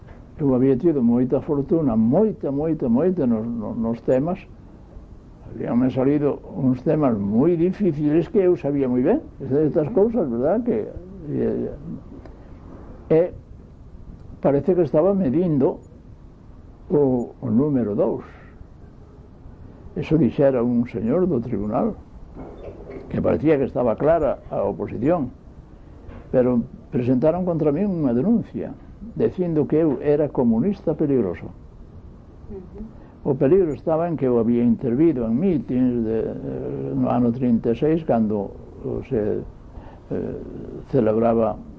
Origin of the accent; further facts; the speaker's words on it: Cotobade, Galicia, Spain; un profesor que era dalí de Cotobade, de onde son eu